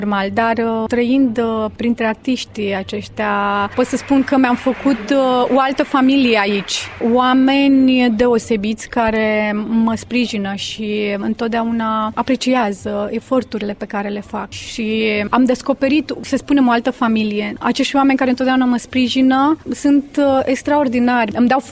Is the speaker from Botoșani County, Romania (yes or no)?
no; Iași, Iași County, Romania; now in Spain; Sunt de origine din Iași, am 5 ani de când locuiesc în Spania.